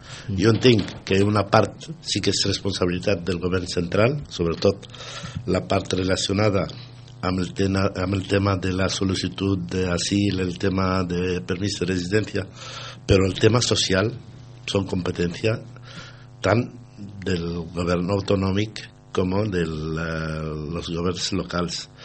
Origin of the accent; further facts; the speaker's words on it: Lebanon; jo soc originari del Líban